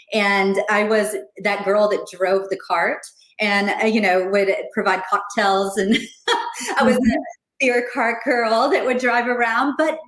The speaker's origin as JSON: {"language": "English", "region": "Texas", "country": "United States", "tie": "born or raised there", "also_born_or_lived": "Oklahoma", "said": "So I grew up in Texas and also in Oklahoma. So I spent the majority of my young formative years in the Dallas-Fort Worth Metroplex, which is where I am now."}